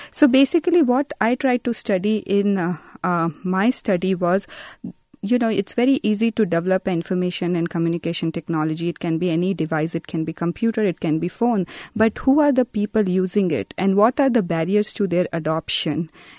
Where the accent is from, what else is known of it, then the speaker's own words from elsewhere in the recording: Chhattisgarh, India; English is a second language; And Chhattisgarh, which is actually my hometown state, was been known as a turnaround state.